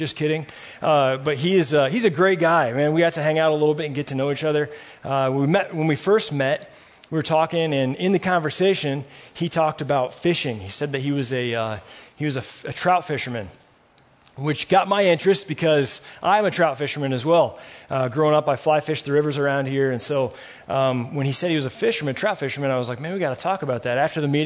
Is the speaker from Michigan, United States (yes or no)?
yes; Fremont, Michigan, United States; I grew up in Fremont, Michigan, which is just a little town north of here a ways.